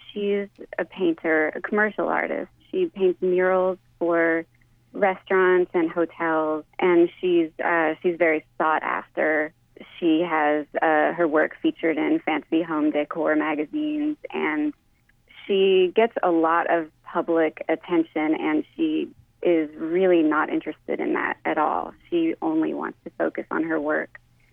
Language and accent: English; Houston, Texas, United States; I grew up in Houston, but I grew up raised by a New Orleanian and going back and forth on I-10 just all the time.